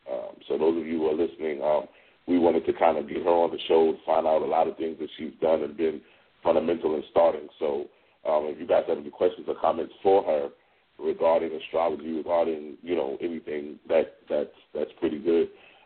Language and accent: English; New York City, New York, United States; now in Las Vegas, United States; I'm from New York City, so with the Michael Lutons and the John Malkicellas and, you know, been involved in just that circle. Moving to Las Vegas